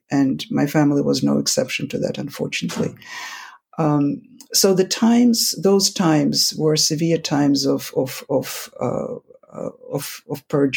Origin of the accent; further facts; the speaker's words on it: Saint Petersburg, Russia; English is a second language; I grew up in Leningrad, Russia. Now it is St. Petersburg. It's back to its original name. And at the age of 10, I started learning English.